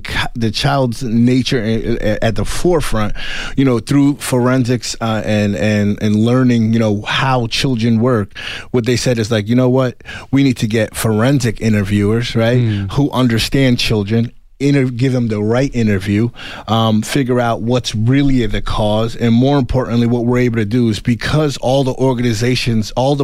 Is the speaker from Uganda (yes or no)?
yes; Uganda; also born or lived in Nairobi; And I was born in Nairobi. I'm from Uganda, right? So I come from a place where poverty is normal. People live under $1 a day.